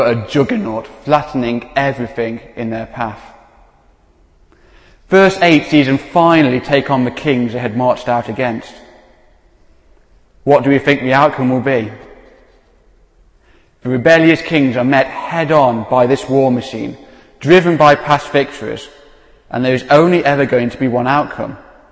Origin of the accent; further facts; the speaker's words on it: Derby, East Midlands, United Kingdom; I come from Derby, half a vowel sounds we don't have.